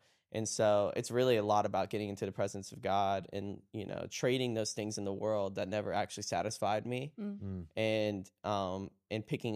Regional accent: Florida, United States; I grew up in that atmosphere, and I go to same church I grew up in still in Florida.

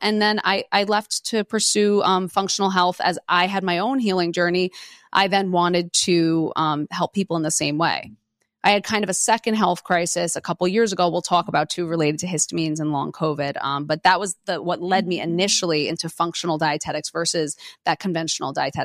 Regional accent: New York City, New York, United States; So I grew up in Queens, New York.

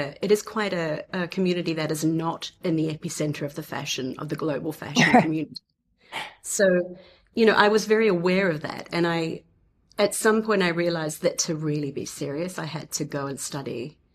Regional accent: New Zealand; there was one scholarship that you could apply for almost in the whole world as a New Zealander.

